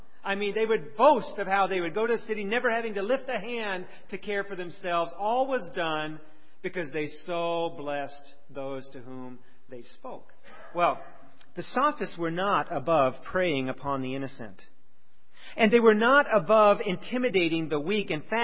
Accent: United States; Now, a lot of times my opinion is, I'm an American.

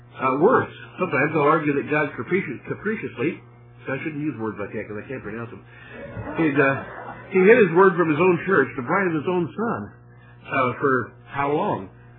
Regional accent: the South, United States; I'm from the South, I do that.

